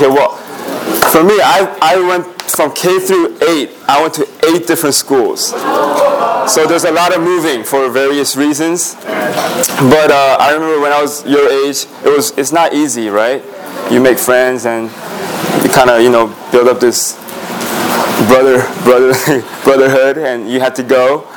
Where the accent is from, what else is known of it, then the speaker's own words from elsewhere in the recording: California, United States; also born or lived in South Korea / Maryland; now in Boston, United States; So I was born in South Korea, and then I moved to the United States when I was in third grade, and then I lived in Southern California for a few years, and then I moved to Maryland.